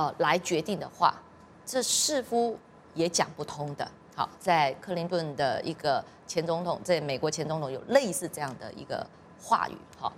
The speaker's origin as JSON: {"language": "Chinese", "country": "Taiwan", "said": "这个才是现在我们台湾人民的主流民意"}